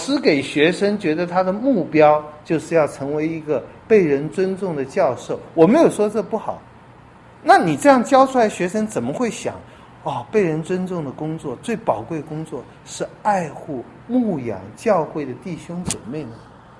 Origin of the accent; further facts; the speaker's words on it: Northeast China, China; 跟咱们东北人一样